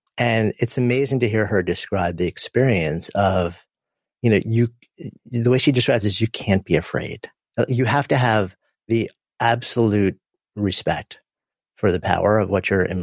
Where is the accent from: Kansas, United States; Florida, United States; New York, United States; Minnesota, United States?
New York, United States; I actually, I grew up just outside of New York City. The end of my block was a beach. I was bay, not ocean.